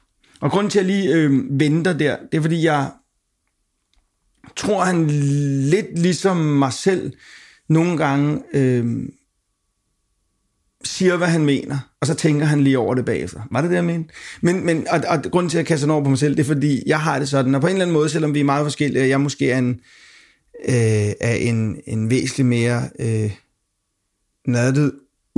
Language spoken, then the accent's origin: Danish; Copenhagen, Capital Region of Denmark, Denmark; jeg er vokset op med her på Amager, selvom man overhovedet ikke er herfra.